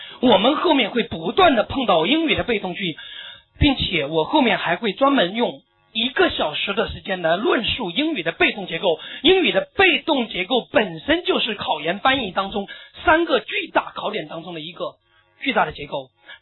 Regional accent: China; 大家知道我们作为中国人，我们很不善于具体，我们很不善于抽象思维

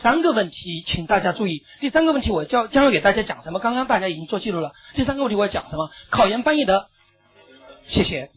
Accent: Sichuan, China; accent: Sichuan dialect; 四川方言区就这样，比如说我给你举例吧，咱们四川方言

